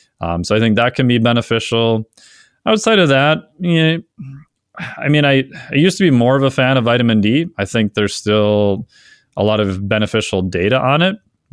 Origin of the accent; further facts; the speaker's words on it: Minnesota, United States; I've spent my whole life growing up in Minnesota